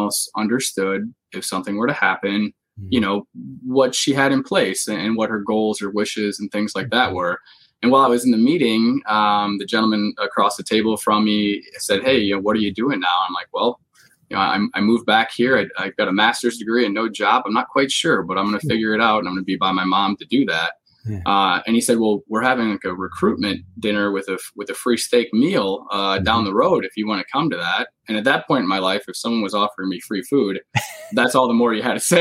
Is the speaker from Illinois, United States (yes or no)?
yes; Illinois, United States; I grew up in Illinois.